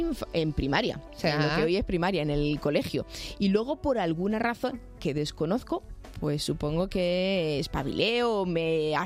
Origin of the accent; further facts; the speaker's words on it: Leganés, Community of Madrid, Spain; also born or lived in Getafe; Yo nací en Madrid, me crié en Leganés. Y con edad de 8 años, mis padres, mi hermano y yo nos trasladamos a Getafe y aquí continuamos.